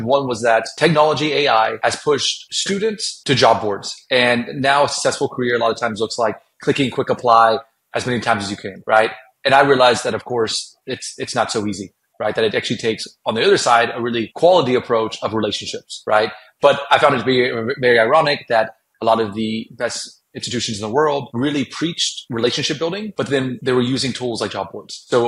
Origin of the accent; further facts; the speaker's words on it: Alabama, United States; now in Barcelona, Spain; So as you know, I'm originally from Alabama.